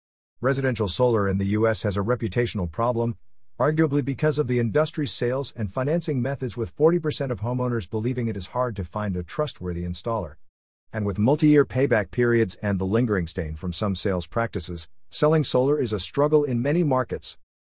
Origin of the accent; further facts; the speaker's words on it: Victoria, Australia; still powers half of my home state of Victoria's grid